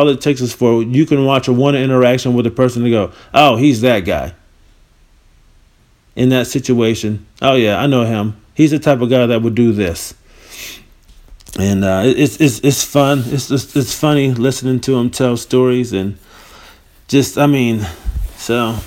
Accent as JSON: {"language": "English", "town": "New York City", "region": "New York", "country": "United States", "tie": "born or raised there", "said": "I mean, growing up in New York where you got people trying to shove mixtapes down your throat."}